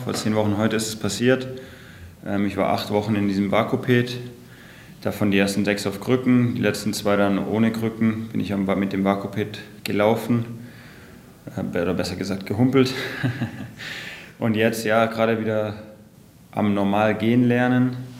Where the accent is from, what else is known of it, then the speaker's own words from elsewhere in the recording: Schwenningen, Baden-Württemberg, Germany; Nee, ich komme aus Schwenning.